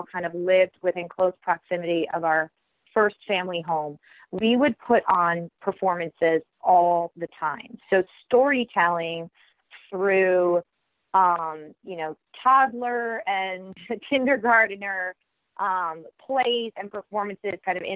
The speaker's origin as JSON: {"language": "English", "town": "Ridgewood", "region": "New Jersey", "country": "United States", "tie": "born or raised there", "said": "Yes, I grew up in Ridgewood, New Jersey, actually. So"}